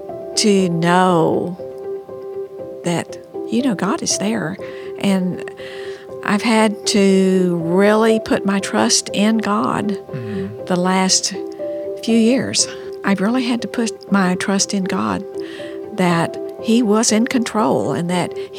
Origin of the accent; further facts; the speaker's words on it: Rosenberg, Texas, United States; My husband grew up in Nacogdoches. I grew up in Rosenberg. So I grew up on flat land. He grew up in the Piney Woods.